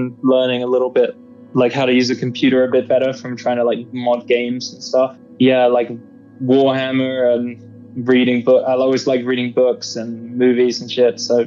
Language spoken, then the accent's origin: English; England, United Kingdom; obviously I am English. I'm like from there. I grew up there, but I always sort of didn't quite feel like I embraced that side of my identity in the same way.